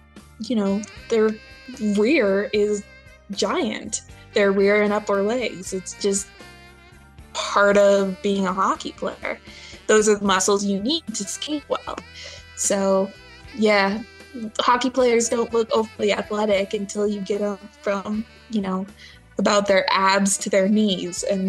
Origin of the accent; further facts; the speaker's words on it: Colorado, United States; I'm from Colorado and grew up in the golden era age.